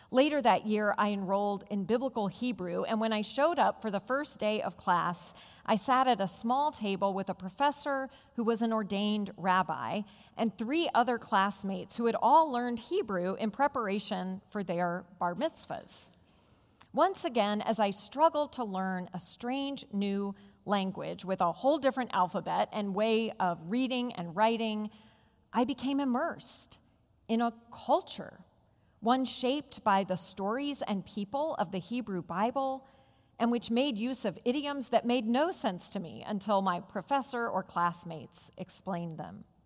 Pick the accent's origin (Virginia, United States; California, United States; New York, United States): Virginia, United States; now in Vermont, United States; I was raised in Southwest Virginia. I went to school and church mostly with people from a similar cultural, religious, political background.